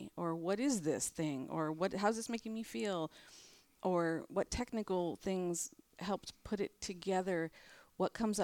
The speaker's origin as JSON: {"language": "English", "town": "Sioux Falls", "region": "South Dakota", "country": "United States", "tie": "born or raised there", "said": "that's not necessarily what I expected growing up in Sioux Falls."}